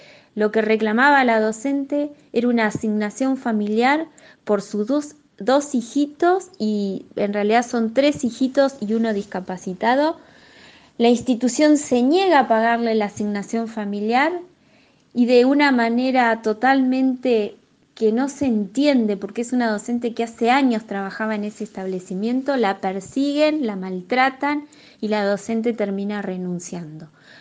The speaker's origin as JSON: {"language": "Spanish", "town": "Mar del Plata", "region": "Buenos Aires Province", "country": "Argentina", "said": "pero vengo de Mar del Plata, soy de Mar del Plata y conozco cada uno de los establecimientos de gestión privada."}